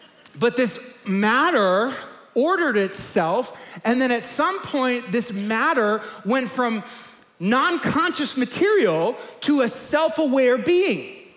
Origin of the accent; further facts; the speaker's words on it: New York City, New York, United States; I grew up in New York City, had to deliver it every morning at 6 a.m.